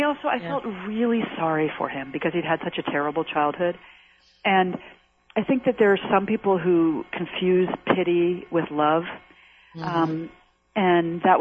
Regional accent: Washington, District of Columbia, United States; I grew up in Washington, D.C., and my mom was a teacher and my dad was a lawyer.

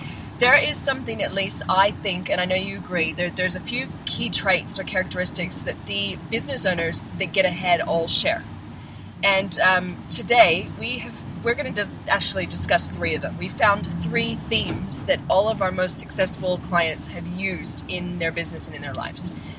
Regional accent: Sydney, New South Wales, Australia; And I'm here from Sydney because we're going to be doing a four-day business meeting.

